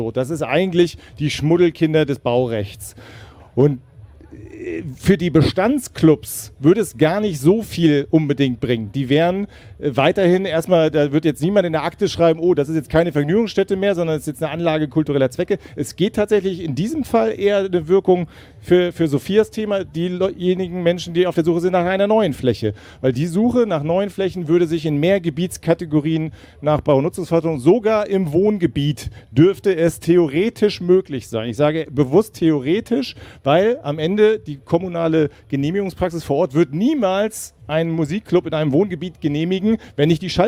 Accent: Lüneburg, Lower Saxony, Germany; aber ich komme aus Lüneburg mal ursprünglich

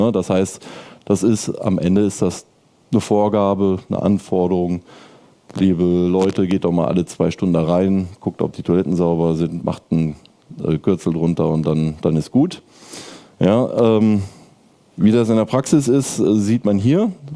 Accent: Cologne, North Rhine-Westphalia, Germany; ich komme aus Köln

